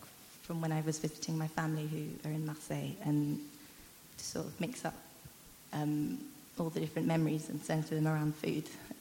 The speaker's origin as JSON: {"language": "English", "town": "Twickenham", "region": "London", "country": "United Kingdom", "tie": "born or raised there", "said": "I grew up in London, in Twickenham, because my mum came to England when she was quite young."}